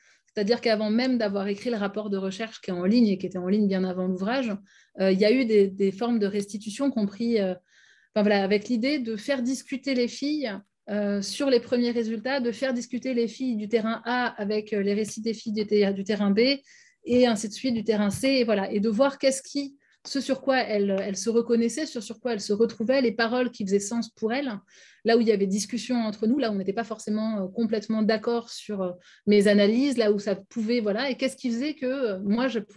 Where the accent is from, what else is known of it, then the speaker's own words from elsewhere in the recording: Paris, Île-de-France, France; il faut d'abord assumer le fait qu'on vient de Paris et dire d'où on parle. Moi, je n'ai jamais dit « je viens de milieu rural ».